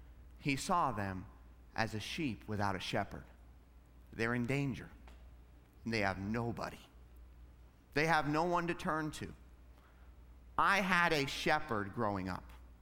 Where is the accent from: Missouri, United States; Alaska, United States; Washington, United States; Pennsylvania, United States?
Alaska, United States; Now, I grew up in Alaska where most of the time everything was frozen.